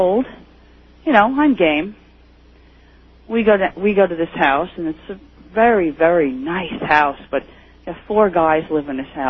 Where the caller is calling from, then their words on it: Woodbridge, New Jersey, United States; from Woodbridge, New Jersey.